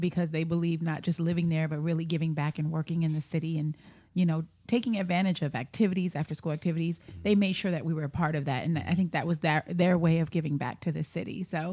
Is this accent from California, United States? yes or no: yes; Long Beach, California, United States; So growing up in Long Beach and going there, it was really a transition.